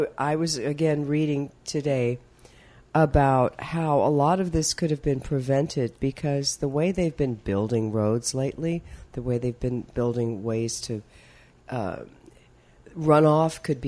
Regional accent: Orange, Texas, United States; You know, I grew up in Orange, Texas, which is near Beaumont, and Beaumont is getting hit really, really hard.

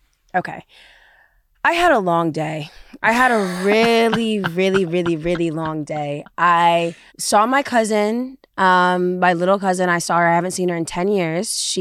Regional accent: United States; when we get into other places where they definitely know I'm American also gives me the ick

